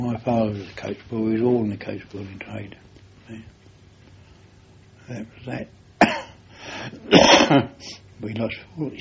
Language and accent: English; Mitcham, London, United Kingdom; We've only been down here 2 years, the 6th of last September. We moved down here. We come from Mitcham in Surrey.